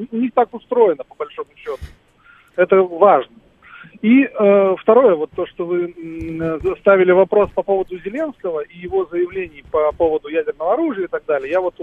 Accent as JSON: {"language": "Russian", "region": "Moscow", "country": "Russia", "said": "Я из Москвы."}